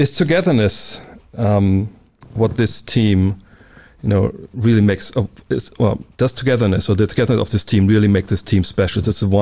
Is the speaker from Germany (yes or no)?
yes; Wolfsburg, Lower Saxony, Germany; See, I'm from Wolfsburg.